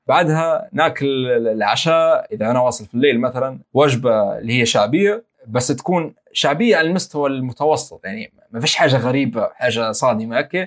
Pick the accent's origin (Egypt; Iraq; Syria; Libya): Libya; يعني الآسيويين مثلا والناس اللي من أمريكا اللاتينية لما نقولهم أنا من ليبيا يقولوا لي يعني وين ليبيا، شنو ليبيا